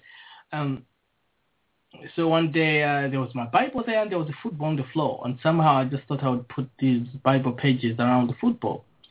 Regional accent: Malawi; I grew up in Malawi after, in Malawi around 2000.

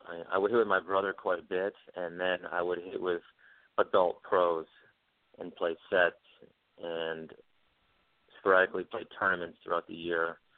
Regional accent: Michigan, United States; I grew up in Michigan, and quite funny is that Michigan actually has a ton of players that went on to become very good professionals.

